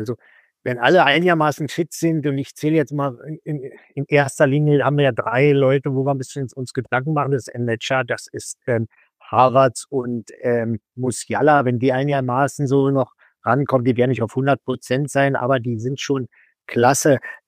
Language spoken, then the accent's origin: German; Berlin, Germany; moved away as an adult; now in Cologne, Germany; da war meine Kindheit bis 18 in Berlin